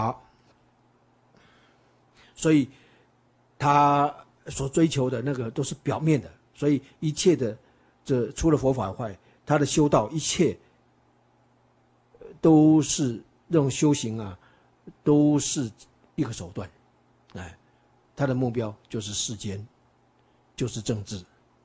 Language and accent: Chinese; China; 所以我们中国人对天的概念，它是一个抽象的